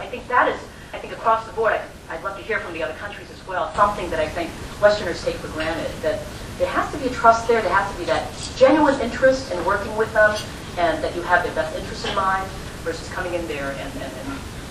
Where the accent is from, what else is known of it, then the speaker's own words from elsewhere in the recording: United States; I'm not Asian fully, I'm Asian American.